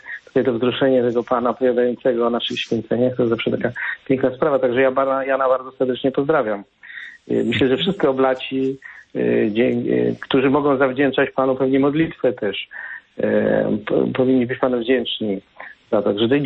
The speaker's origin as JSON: {"language": "Polish", "town": "Częstochowa", "region": "Silesian Voivodeship", "country": "Poland", "tie": "born or raised there", "said": "ja pochodzę z Częstochowy"}